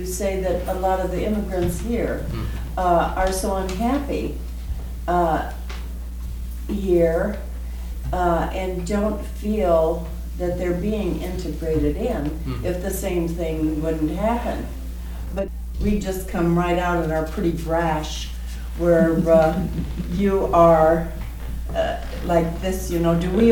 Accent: California, United States; And I'm from Southern California, where we have a lot of the Mexicans.

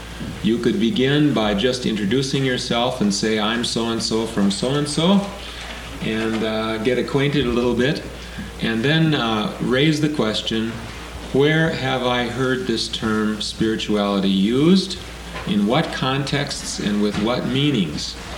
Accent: Minneapolis, Minnesota, United States; At the same time, I say I'm mostly from Minneapolis because I have sabbatical leave this year

